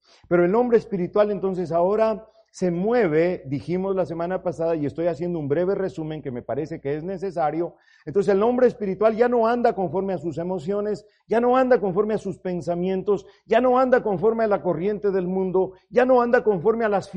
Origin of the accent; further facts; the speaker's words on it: Ecuador; Yo recuerdo cuando crecimos allá en Ecuador, mi amado era precioso, salía con mis hermanos a jugar pelota en la calle